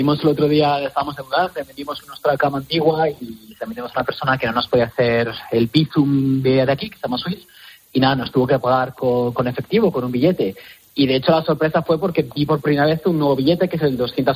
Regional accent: Madrid, Community of Madrid, Spain; el efectivo es más sencillo, al menos en Madrid, de donde soy yo.

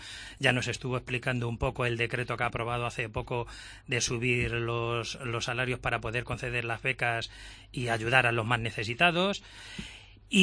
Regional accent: Castilla-La Mancha, Spain; y además para nosotros, como castellano-manchegos, también tener ahí un apoyo

